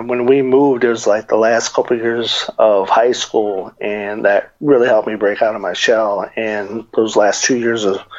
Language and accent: English; Tucson, Arizona, United States; but I remember hearing about it growing up in Tucson.